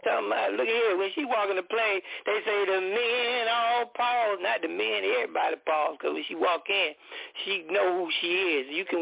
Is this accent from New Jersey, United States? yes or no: yes; New Jersey, United States; I'm from Jersey and you from New York.